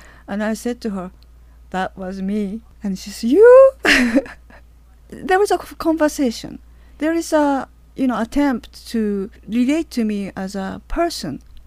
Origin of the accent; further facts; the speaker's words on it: Japan; I grew up in Japan listening to Voice of America.